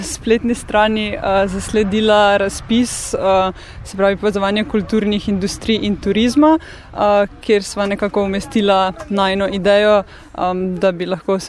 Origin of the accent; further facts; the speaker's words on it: Grosuplje, Central Slovenia, Slovenia; jaz v bistvu prihajam iz Grosuplja, ampak večino največ časa preživiva na kolesu v okolici Ljubljane